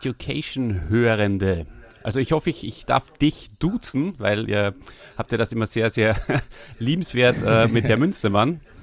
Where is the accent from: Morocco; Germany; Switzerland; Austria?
Austria; Also her komme ich aus Österreich. Ich muss mich jetzt auch tatsächlich richtig anstrengen und bemühen, wieder mal Hochdeutsch zu reden.